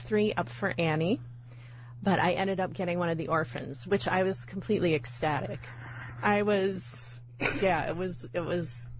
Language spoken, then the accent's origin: English; Georgia, United States; I grew up in a small town outside of Savannah, Georgia.